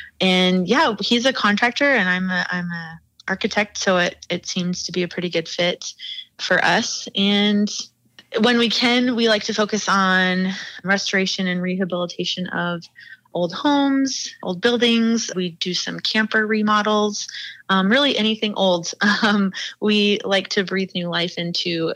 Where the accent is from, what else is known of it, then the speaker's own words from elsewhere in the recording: Billings, Montana, United States; also born or lived in Sidney; I've lived in Billings pretty much my whole life. I was born in Sydney, Montana, but raised in Billings.